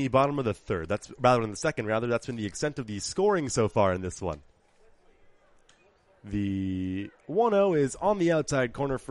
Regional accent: Boston, Massachusetts, United States; some of the natives of the South, of which I am not. I'm from Boston

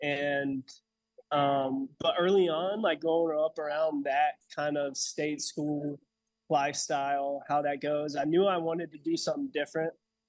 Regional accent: Auburn, Alabama, United States; also born or lived in Carrollton, Georgia; Yeah, so I was born in Carrollton, Georgia. Moved to Auburn whenever my dad got a new job when I was in around fifth grade. So I basically like went to high school, grew up the second part of my life in Auburn.

